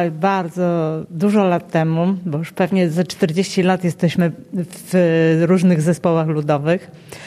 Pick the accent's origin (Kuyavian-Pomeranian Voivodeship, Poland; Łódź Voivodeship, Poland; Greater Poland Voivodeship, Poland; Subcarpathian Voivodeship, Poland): Subcarpathian Voivodeship, Poland; Mielec; bo jestem z Mielca.